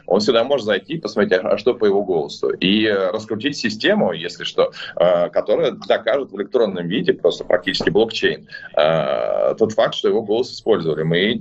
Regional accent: Saint Petersburg, Russia; now in Moscow, Russia; Я из Петербурга, и мы, конечно, и даже несмотря на то, что живу в Москве

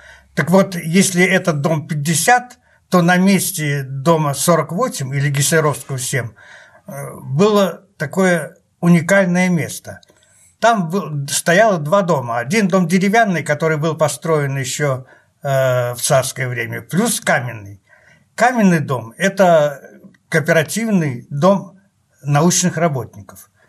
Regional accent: Saint Petersburg, Russia; born there; я родился в Петербурге в 1937 году.

